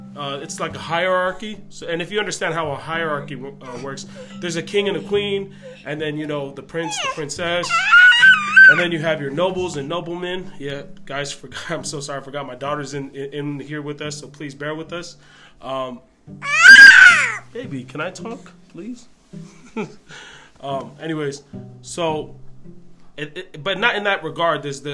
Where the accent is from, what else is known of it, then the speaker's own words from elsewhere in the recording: United States; born there; Because I'm Tongan American. I'm born in America, but I didn't grow up with that culture.